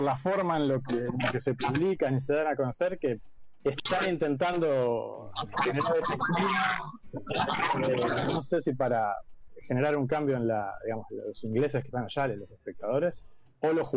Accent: Buenos Aires, Argentina; also born or lived in Sweden; yo viví la mayor parte de mi vida en Capital. Yo en realidad nací en Suecia. Mis padres estaban exiliados en la época del proceso, pero desde los 9 años viví en Buenos Aires. Tengo familia en Entre Ríos, tengo familia en Santa Fe también.

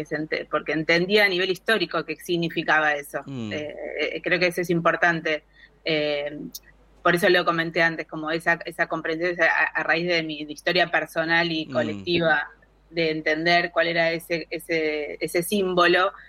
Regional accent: Buenos Aires, Argentina; also born or lived in Mendoza; soy mendocina, como bien dijiste, pero me crié más en Buenos Aires por temas familiares

